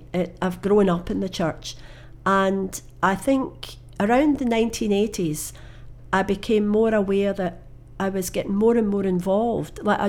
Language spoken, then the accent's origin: English; Glasgow, Scotland, United Kingdom; Right, I'm a Glaswegian and proud of it. Born and bred in Glasgow.